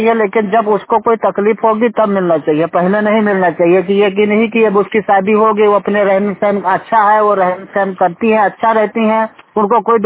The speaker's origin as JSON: {"language": "Hindi", "town": "Noorpur", "region": "Uttar Pradesh", "country": "India", "said": "नूरपुर के निवासी।"}